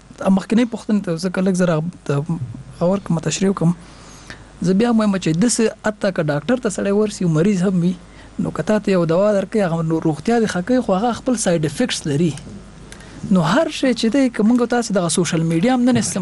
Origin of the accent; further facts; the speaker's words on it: Kabul, Afghanistan; born there; موږ په خو په مزه په خیرخانه کې پیدا شوم